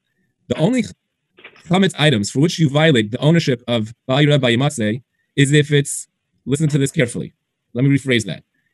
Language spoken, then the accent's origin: English; New York City, New York, United States; I grew up near the Frankel Shtiebel in Flatbush on 21st Street